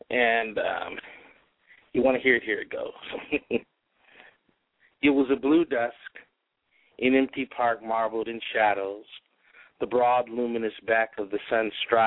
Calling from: California, United States; I'm actually back in Southern California, but I was living in Fresno.

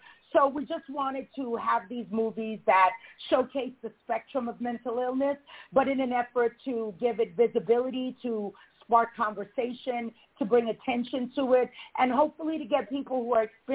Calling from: New Jersey, United States; The New York Tri-State area, New Jersey. Yes.

